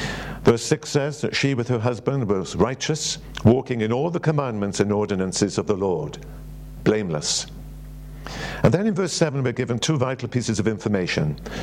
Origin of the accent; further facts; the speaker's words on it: Wales, United Kingdom; But as you can tell from my accent, I'm Welsh. And my wife and I were teachers in Wales for, my word, well, I taught for 35 years.